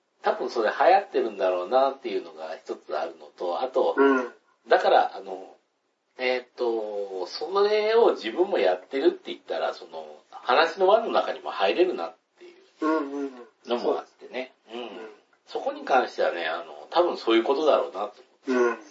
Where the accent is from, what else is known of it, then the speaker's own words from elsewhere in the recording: Kansai, Japan; まあ、地元関西なんで、よく忘れられてる関西の地元から、岩手に遊びに来た時に